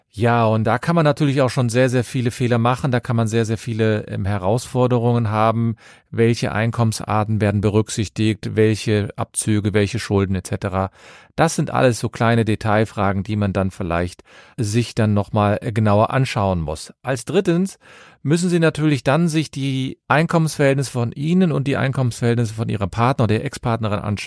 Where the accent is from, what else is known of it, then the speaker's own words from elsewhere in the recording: Cologne, North Rhine-Westphalia, Germany; Ich komme aus Köln und habe meine Kanzlei in Köln.